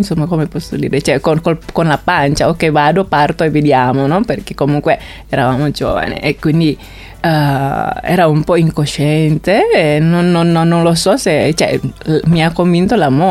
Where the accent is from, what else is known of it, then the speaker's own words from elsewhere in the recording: Jakarta, Indonesia; now in Feletto Umberto, Italy; A Giacarta, vengo da Giacarta.